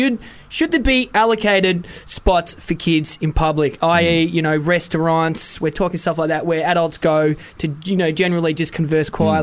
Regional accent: Wales, United Kingdom; Oh, no, I'm Welsh.

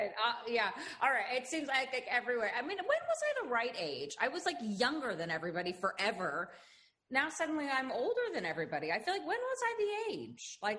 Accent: Los Angeles, California, United States; moved away as an adult; also born or lived in New York City; now in London, United Kingdom; Well, I grew up in Los Angeles, and then I lived in New York City for like 10 years or so. And then I moved back to Los Angeles with my husband, who's English.

